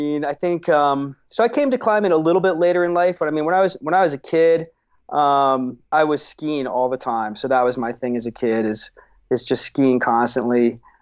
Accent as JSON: {"language": "English", "town": "Seattle", "region": "Washington", "country": "United States", "tie": "born or raised there", "said": "I grew up in Seattle in the 70s. My dad was a climber in the Pacific Northwest"}